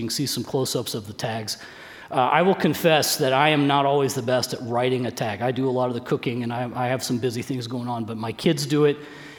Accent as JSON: {"language": "English", "town": "Memphis", "region": "Tennessee", "country": "United States", "lives_now": "Springfield, United States", "said": "I am from Memphis, Tennessee, and we go to my parents' house in Memphis every year for Thanksgiving"}